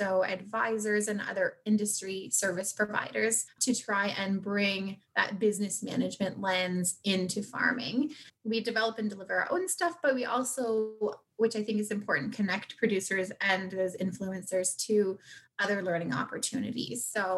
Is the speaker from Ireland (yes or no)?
no; Strathroy, Ontario, Canada; And growing up in a farm town as well, I'm from Strathroy, Ontario. And then I worked in the local farm supply store.